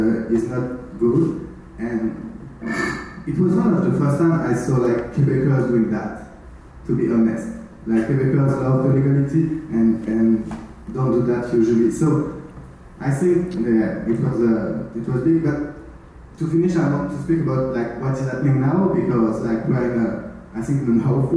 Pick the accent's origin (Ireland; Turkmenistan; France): France; English is a second language; And I'm from France originally. When I was younger, there was a lot of strike, like every year.